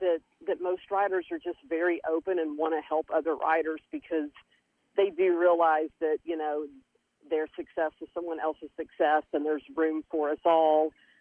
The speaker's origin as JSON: {"language": "English", "town": "Longview", "region": "Texas", "country": "United States", "tie": "born or raised there", "said": "growing up in Longview, it was interesting. It's definitely a smaller city in Texas, and it's you're 2 hours from Dallas, you're an hour from Shreveport, so you're really stuck in the middle of this pine forest."}